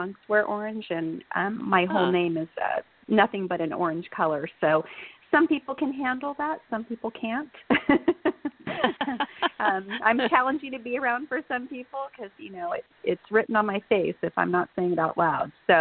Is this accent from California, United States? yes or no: yes; Boulder Creek, California, United States; I had a very interesting childhood growing up in downtown Boulder Creek. My parents started a restaurant called the Peach Cottage, and we actually lived in the restaurant.